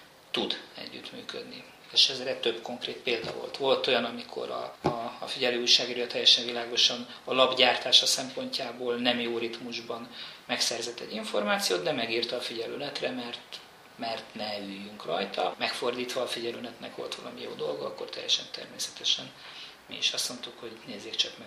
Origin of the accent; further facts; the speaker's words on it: Debrecen, Hajdú-Bihar, Hungary; Én debreceni ember vagyok